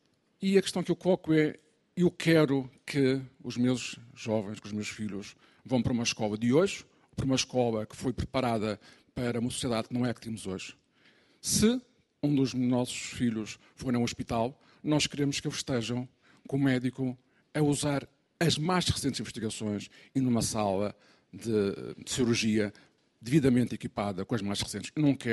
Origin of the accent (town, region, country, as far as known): Portugal